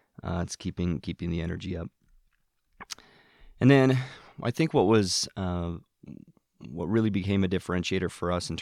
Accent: Reno, Nevada, United States; I'm also born and raised in Reno. I'm probably only a third generation Renoite here

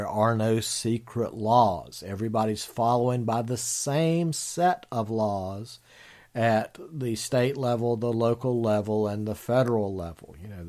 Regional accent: North Carolina, United States; the history of my home state of North Carolina, or as I call it, North Kakalaki.

